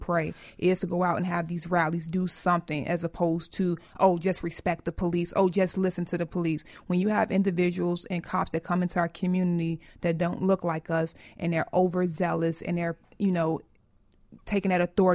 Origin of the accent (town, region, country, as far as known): Inglewood, California, United States; born or raised there